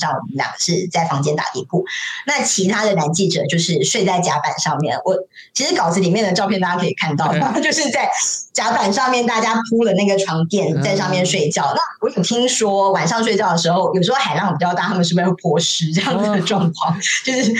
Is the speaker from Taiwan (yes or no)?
yes; Taiwan; 像我是台湾人嘛